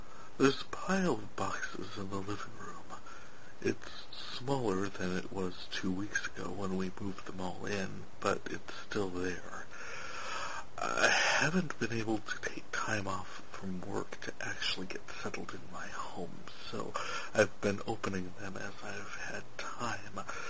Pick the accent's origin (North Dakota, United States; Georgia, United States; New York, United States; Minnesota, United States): North Dakota, United States; I am from North Dakota.